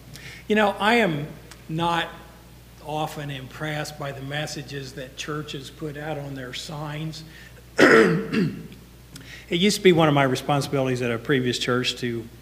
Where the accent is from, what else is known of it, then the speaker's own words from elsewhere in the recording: Markleville, Indiana, United States; You know, I come through my hometown of Markleville every day on the way to Newcastle.